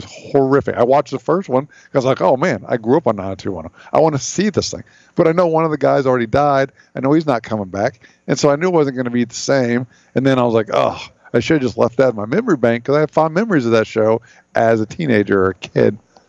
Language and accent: English; Midwest, United States; No, but I grew up in the Midwest. So, like, we fantasize about things like coming to Florida.